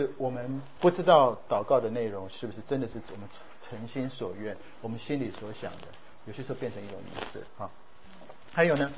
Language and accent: Chinese; Taiwan; 我们在小时候在台湾，我们从小就很喜欢看棒球啊。